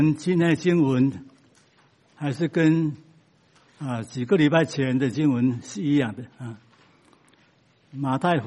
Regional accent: China; 我们东方，我们中国人也有这样盼望

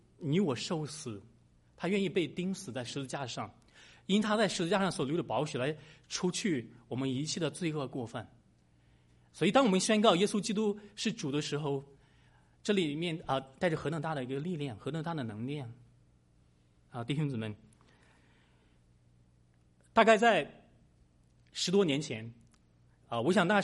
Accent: Shandong, China; 我的老家是在山东，是在农村，我是在农村长大的。

